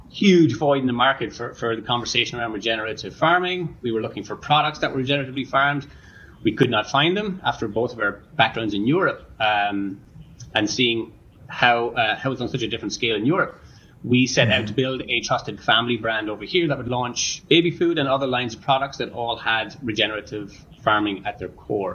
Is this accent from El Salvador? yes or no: no; Ireland; now in United States; born and raised in Ireland, grew up in a little small farming community, southeast coast of Ireland. Really cool way to grow up. Grew up surrounded by lots of little small family-run organic farms.